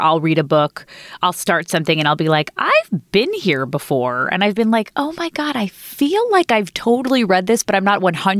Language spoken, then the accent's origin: English; New York, United States; And I'm a New Yorker, so I'm a worrier.